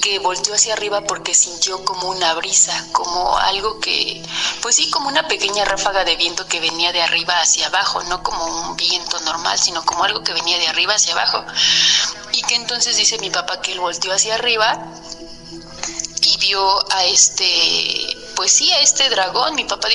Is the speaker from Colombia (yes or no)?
no; Amecameca, Mexico State, Mexico; Y soy originaria de Amecameca, Estado de México.